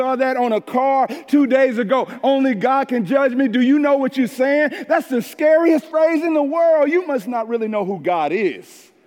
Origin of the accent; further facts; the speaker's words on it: East St. Louis, Illinois, United States; And I hear people say all the time, even in my hometown of East St. Louis, oh man, I ain't scared to die.